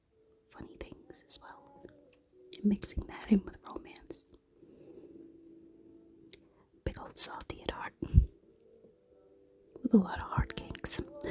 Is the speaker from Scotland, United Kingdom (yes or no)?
yes; Scotland, United Kingdom; I'm sure I've tripped up on it a few times. And that's because I'm actually Scottish.